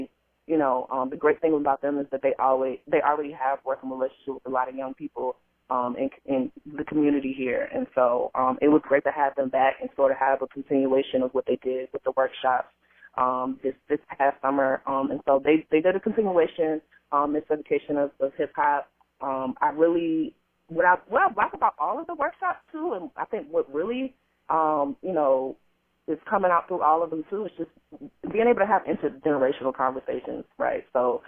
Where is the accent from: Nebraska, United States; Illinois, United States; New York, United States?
Illinois, United States; Urbana-Champaign; histories of growing up in Urbana-Champaign